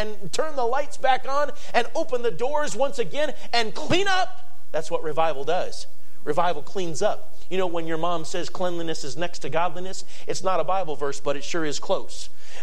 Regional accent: Minnesota, United States; I grew up in Minnesota, so I understand that.

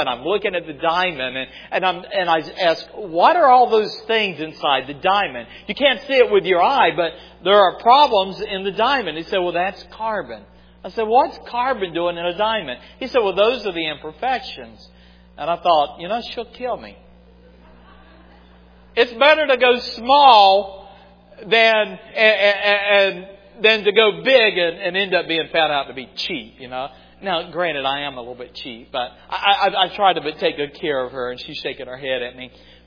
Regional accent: the Carolinas, United States; Where I grew up back in the Carolinas, there is a huge, deep pit.

